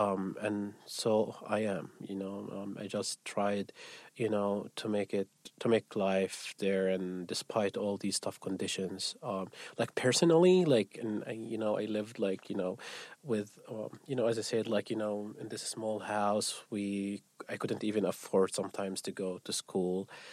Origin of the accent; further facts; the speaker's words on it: Gaza City, Gaza Strip, Palestine; English is a second language; I grew up in like a small house with my family in Gaza City.